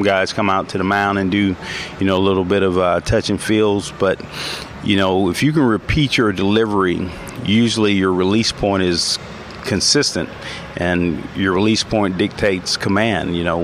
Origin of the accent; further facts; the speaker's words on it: Florida, United States; You know, I'm from Florida. Right before a hurricane hits, there's a calmness in the rain.